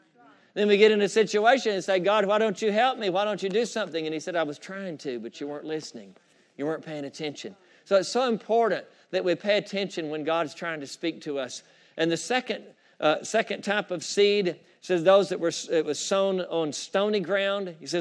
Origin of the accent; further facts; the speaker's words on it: Georgia, United States; I grew up right here in Forsyth County. My grandparents were educators. They were school teachers. They lived here. They taught here in Forsyth County